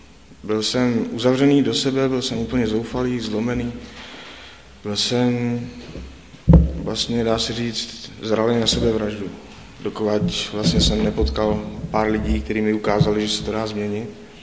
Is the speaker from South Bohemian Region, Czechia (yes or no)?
no; Teplice, Ústí nad Labem Region, Czechia; jsem z Teplic v Čechách, bude mi 33 let a vlastně vyrůstal jsem v nekřesťanské rodině